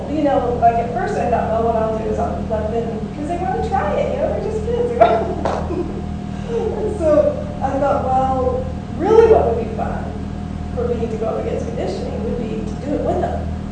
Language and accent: English; Texas, United States; I grew up on Frosted Flakes and butter sugar sandwiches in West Texas.